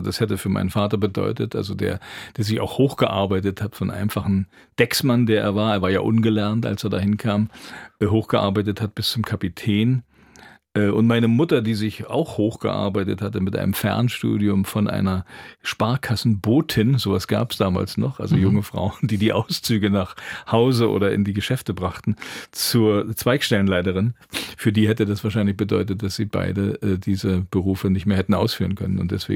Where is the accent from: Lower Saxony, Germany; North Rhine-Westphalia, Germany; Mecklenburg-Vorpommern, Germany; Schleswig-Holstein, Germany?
Mecklenburg-Vorpommern, Germany; Sassnitz; also vor allem bei uns in Sassnitz war es ja so, da fuhr ja auch die Schwedenfähre. Mhm. Und zweimal am Tag sahen wir die abfahren und kommen. Und man lebte schon ein bisschen wie in einer Grenzstadt